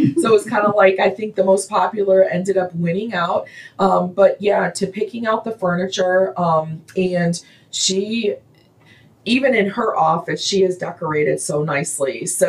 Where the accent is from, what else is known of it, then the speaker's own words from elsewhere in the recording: Buffalo, New York, United States; I was born and raised in Buffalo.